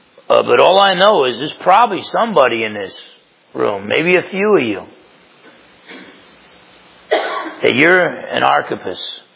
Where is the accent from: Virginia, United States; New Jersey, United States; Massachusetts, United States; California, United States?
New Jersey, United States; I grew up in Essex County, New Jersey.